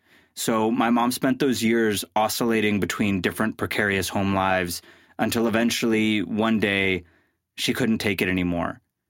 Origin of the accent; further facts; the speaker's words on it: California, United States; I grew up in the Bay Area, surrounded by the ghosts of my mom's childhood.